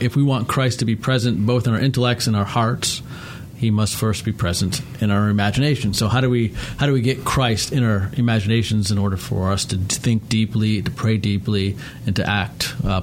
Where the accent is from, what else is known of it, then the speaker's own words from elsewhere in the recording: Canada; So, you know, I grew up in Canada.